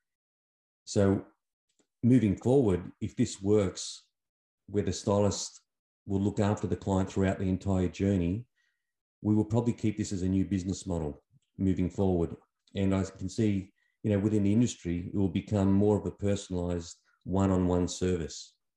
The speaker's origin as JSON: {"language": "English", "town": "Sydney", "region": "New South Wales", "country": "Australia", "said": "I'm from Sydney, Australia, and I'm the chairperson for New South Wales, which is a state of Australia."}